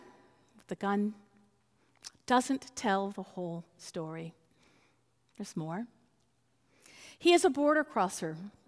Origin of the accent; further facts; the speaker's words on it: Texas, United States; also born or lived in Mexico; I grew up in Texas and Mexico, and I learned two very different sides of that little history.